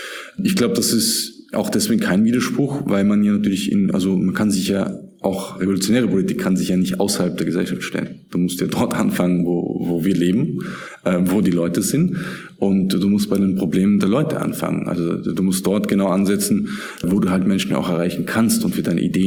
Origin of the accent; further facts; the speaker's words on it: Styria, Austria; also born or lived in Vienna / Turkey; Ich habe in Wien studiert, also ich bin schon in Graz geboren und im Süden von Graz in einer kleinen Stadt, kleinem Dorf aufgewachsen und habe dann in Wien studiert und bin danach in die Türkei gegangen, war 4 Jahre in der Türkei, bin 2019 wieder nach Österreich zurück